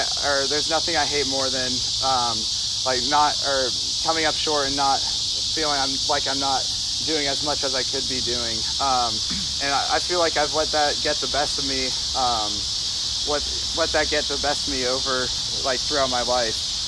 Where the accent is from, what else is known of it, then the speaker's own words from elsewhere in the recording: Nebraska, United States; Growing up in Nebraska, like by default, I'm a giant Nebraska football fan